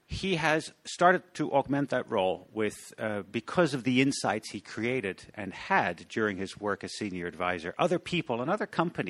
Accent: Amsterdam, North Holland, Netherlands; now in Brisbane, Australia; I was in Amsterdam with him just a few weeks ago, which happens to be my hometown, Amsterdam in the Netherlands.

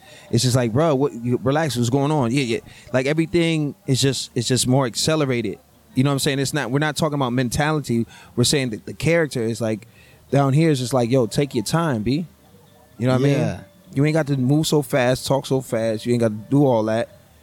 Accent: Bridgeport, Connecticut, United States; now in Houston, United States; Yeah, I'm from Bridgeport, Connecticut. Like, I'm up north. I'm in, New York, tri-state area, New York, New Jersey, Connecticut. I'm from that side.

